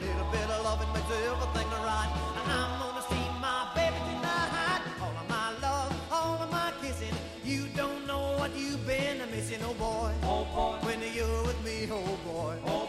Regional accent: Granada, Andalusia, Spain; yo que soy de Granada, por ejemplo, que es una ciudad pequeñita, también con calles pequeñas

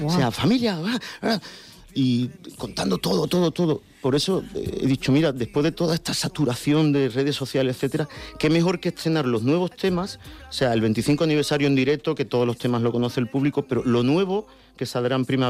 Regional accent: Cádiz, Andalusia, Spain; Echo mucho de menos mi tierra y prometo cuando sea un poquito más mayor, si la salud nos respeta, volver a vivir a mi tierra. Se lo digo a Leonardo, le digo, mira, Leo, yo quiero masticar toda tu niñez, pero hay un momento que vas a tener que venir a ver a papá a las orillas de Cádiz.

